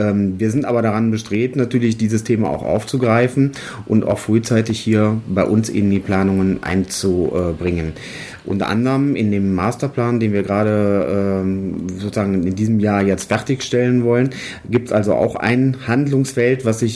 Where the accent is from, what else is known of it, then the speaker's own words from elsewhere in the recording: Cologne, North Rhine-Westphalia, Germany; Ich selber bin aus der Stadt Köln